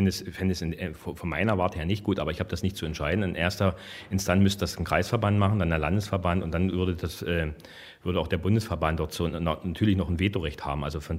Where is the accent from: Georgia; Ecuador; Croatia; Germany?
Germany; East Germany; Wissen Sie, ich bin in der DDR aufgewachsen.